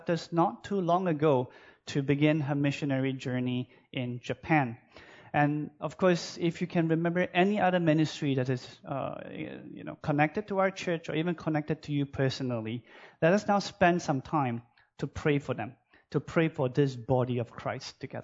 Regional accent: Malaysia; And I am from Malaysia, and Malaysia is a multi-ethnic country.

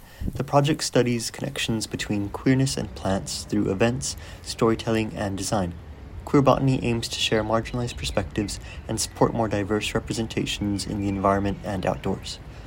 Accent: Texas, United States; now in Dundee, United Kingdom; My pronouns are he and them. I'm a designer from Texas, currently based in Dundee, UK.

